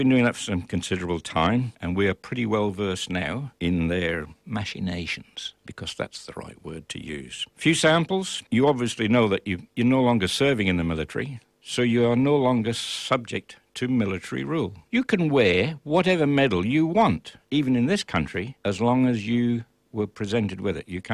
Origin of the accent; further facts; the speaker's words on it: Townsville, Queensland, Australia; Well, I'm from Townsville